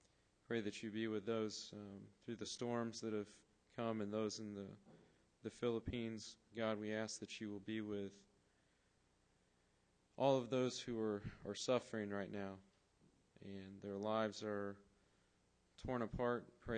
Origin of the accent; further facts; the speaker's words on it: Illinois, United States; want to say that the storms that passed through Illinois earlier today, many of you heard about, actually my hometown was the one that was hit the hardest.